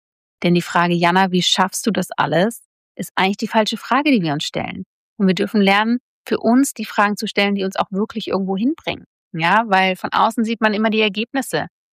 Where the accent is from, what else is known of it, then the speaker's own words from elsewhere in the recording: Bavaria, Germany; ich bin ja in Bayern aufgewachsen